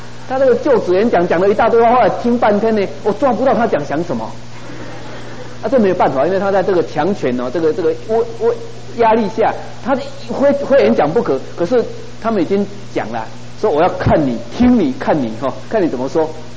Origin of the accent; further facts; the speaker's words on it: Taiwan; now in United States; 我是台湾长大的，所以到美国讲英文的时候，最大的困难是每一个音节都对，可是重音都念不对。